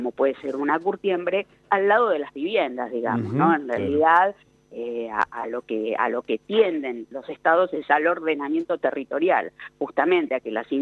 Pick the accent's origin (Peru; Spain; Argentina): Argentina; Avellaneda, Buenos Aires Province; born there; yo particularmente nací en Avellaneda, ¿no?